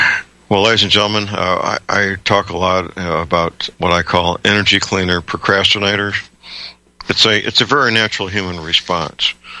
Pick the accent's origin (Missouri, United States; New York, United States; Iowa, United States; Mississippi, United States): Missouri, United States; St. Louis; very well trained in St. Louis, Missouri, my hometown.